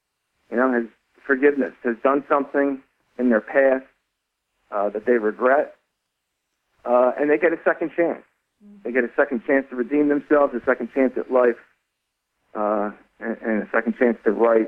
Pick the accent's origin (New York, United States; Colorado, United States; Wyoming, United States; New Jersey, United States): New Jersey, United States; It's not hard to be a … fan when you're born and raised in New Jersey.